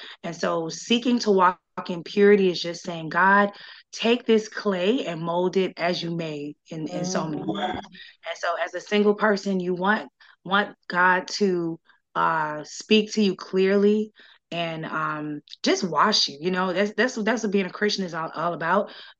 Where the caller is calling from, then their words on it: Miami, Florida, United States; I am joining you from Miami, Florida, and I have been married for over 4 years.